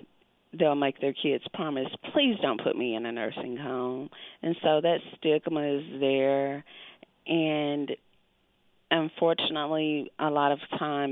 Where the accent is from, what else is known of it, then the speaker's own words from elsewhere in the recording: Arkansas, United States; University of Arkansas, in which I'm from Arkansas, had a master's program